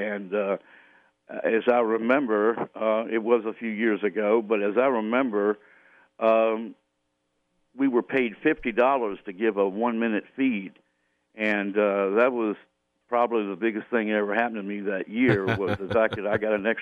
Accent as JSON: {"language": "English", "town": "Charlottesville", "region": "Virginia", "country": "United States", "tie": "born or raised there", "also_born_or_lived": "Roanoke", "said": "And I was born in Roanoke, but my mother and father split up when I was 2 or 3 years old, and I ended up coming back to Charlottesville long before I remember any other place, and was reared by my grandparents and my mother in downtown Charlottesville."}